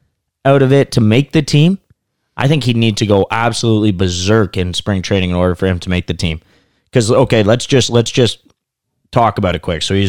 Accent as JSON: {"language": "English", "country": "Canada", "said": "especially being a Canadian, like you're starting to see a little bit of green in the grass."}